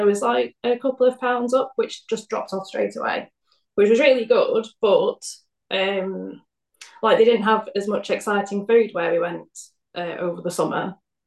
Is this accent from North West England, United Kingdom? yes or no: yes; Blackburn, North West England, United Kingdom; now in Birmingham, United Kingdom; So I live in Birmingham. Yeah, I'm from Blackburn, which is like North England.